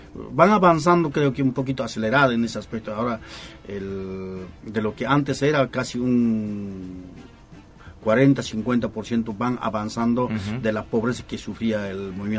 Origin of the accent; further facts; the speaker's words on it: Sucre, Chuquisaca, Bolivia; Yo soy de Sucre